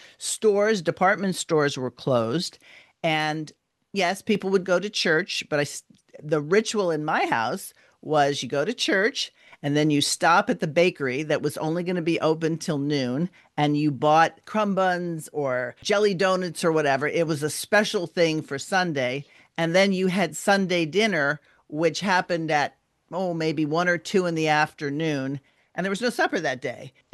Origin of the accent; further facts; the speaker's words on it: New York, United States; I grew up in the Northeast in New York, and I was raised Catholic.